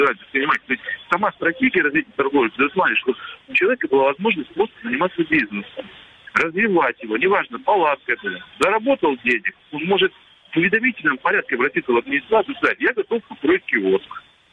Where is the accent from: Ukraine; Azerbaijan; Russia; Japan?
Ukraine; Crimea; я крымчанин с рождения своего, нахожусь здесь